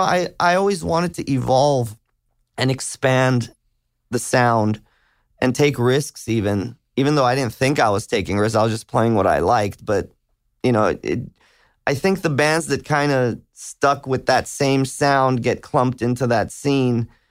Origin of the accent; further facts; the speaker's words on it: Hollywood, California, United States; But I grew up right off Hollywood, around Santa Monica and Vine.